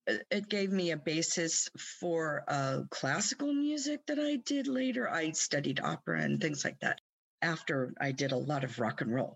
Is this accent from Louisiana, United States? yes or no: no; Oakland, California, United States; I was brought up in Oakland, and I'm 67, so this was during the heyday in the Bay Area.